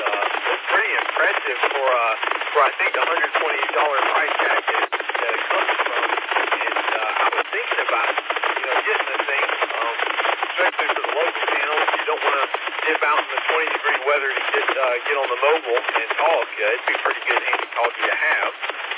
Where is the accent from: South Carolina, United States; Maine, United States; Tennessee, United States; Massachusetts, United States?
South Carolina, United States; Whitmire; I'm actually from Whitmire, South Carolina. It's in up northern Newberry County